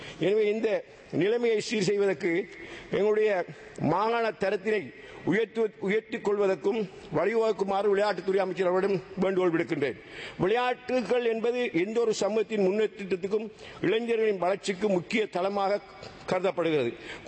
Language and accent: Tamil; Eastern Province, Sri Lanka; நான் கிழக்கு மாநிலத்தைச் சேர்ந்தவன் என்ற அடிப்படையிலே